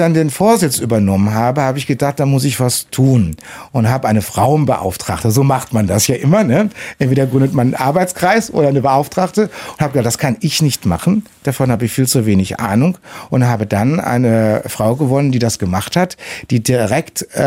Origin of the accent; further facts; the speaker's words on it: North Rhine-Westphalia, Germany; now in Cologne, Germany; ich bin kein gebürtiger Kölner, sondern komme aus dem Sauerland und wollte immer nach Köln